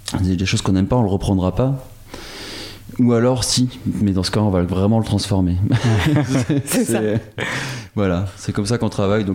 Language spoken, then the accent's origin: French; Saintes, Nouvelle-Aquitaine, France; j'ai un petit peu bougé, mais oui, je suis né à Sainte et ça fait.